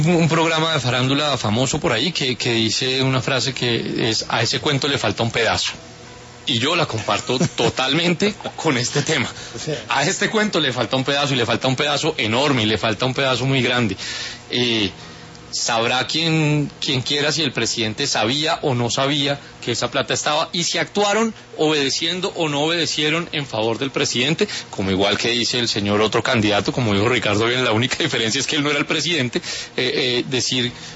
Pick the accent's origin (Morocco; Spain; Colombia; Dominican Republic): Colombia; También tenemos que ser conscientes que somos los colombianos los que elegimos